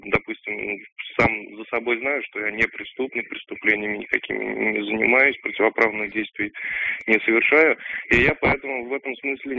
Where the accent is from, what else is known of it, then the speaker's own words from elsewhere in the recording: Tolyatti, Samara Oblast, Russia; я из Тольятти.